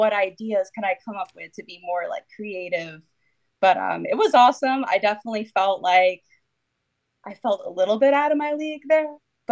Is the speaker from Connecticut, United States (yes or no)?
yes; Connecticut, United States; So I'm from Connecticut, and for those of you that don't know, it's basically a tiny little state in between New York and Massachusetts.